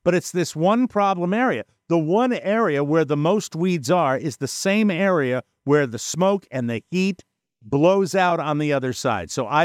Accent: United States; It is opened, and I am an American

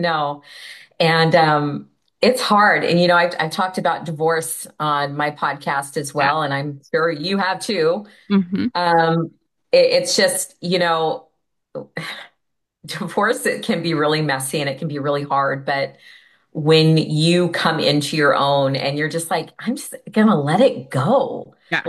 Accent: California, United States; also born or lived in Kansas; I was living in Kansas and had to move back to California, my home state of California.

